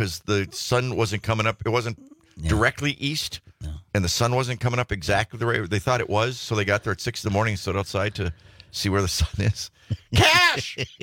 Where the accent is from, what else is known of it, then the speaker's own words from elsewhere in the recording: Colombia; I'm from Colombia. I feel like I'm going to start up a little place down the block.